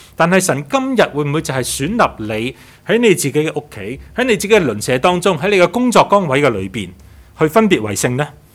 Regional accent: New Territories, Hong Kong; 我是新界人，啊，所以廣東很陌生的

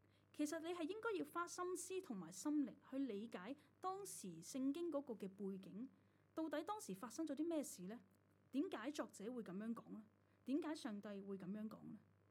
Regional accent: Hong Kong; 我都是香港人，是吧？

